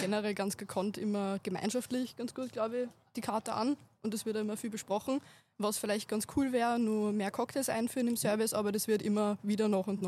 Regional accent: Herzogenburg, Lower Austria, Austria; Ich komme aus Herzogenburg.

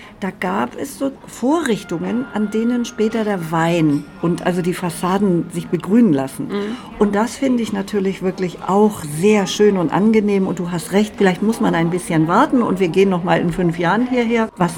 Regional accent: Hamburg, Germany; Ich bin aber ehrlich gesagt als Hamburgerin ganz andere Wasserflächen gewohnt

